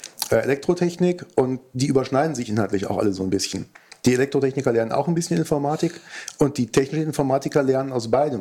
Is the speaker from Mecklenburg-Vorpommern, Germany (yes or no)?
no; Marburg, Hesse, Germany; Ich komme aus Marburg